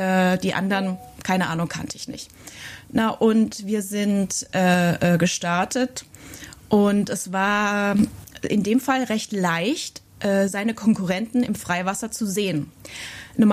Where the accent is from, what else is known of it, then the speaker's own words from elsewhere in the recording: Aschaffenburg, Bavaria, Germany; Ich komme ja aus Aschaffenburg, also aus Unterfranken, da wo wir gerade sind. Ich bin jetzt wieder zu meinen Wurzeln zurückgekommen.